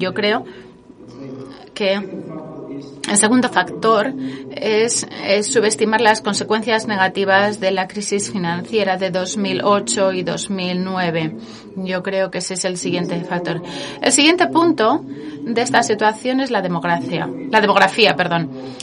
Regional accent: Poland; Spanish is a second language; especialmente en vuestro país, en España, debido a la escala de la migración, y en mi país, Polonia, que no se ve muy afectado por la migración

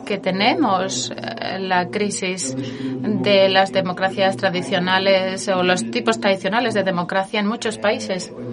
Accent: Poland; Spanish is a second language; especialmente en vuestro país, en España, debido a la escala de la migración, y en mi país, Polonia, que no se ve muy afectado por la migración

